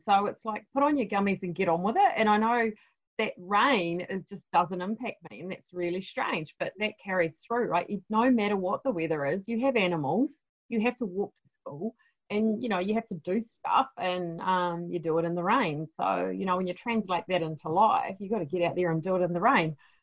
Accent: Liverpool, North West England, United Kingdom; born there; I was born in Liverpool.

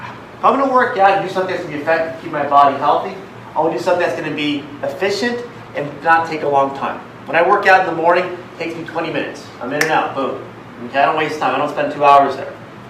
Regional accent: Philippines; I'm Filipino, but I'm doing martial arts.

